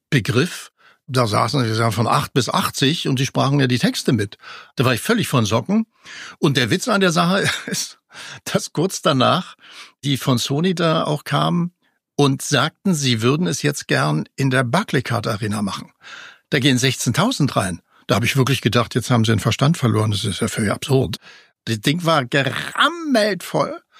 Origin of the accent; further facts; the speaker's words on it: Germany; Ich bin ja, wie gesagt, in der DDR aufgewachsen.